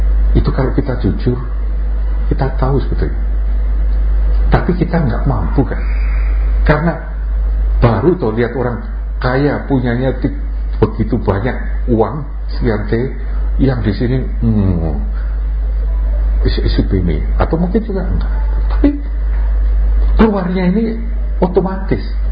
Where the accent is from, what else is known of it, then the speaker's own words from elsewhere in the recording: Semarang, Central Java, Indonesia; born there; saya lahirnya di Semarang dulu.